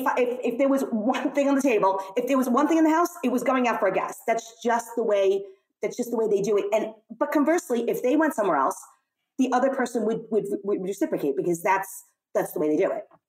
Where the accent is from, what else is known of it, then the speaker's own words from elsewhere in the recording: Zahlé, Beqaa, Lebanon; when we were in Lebanon, I'm from Zahli, which is a town in the mountains, and there's a lot of refugees there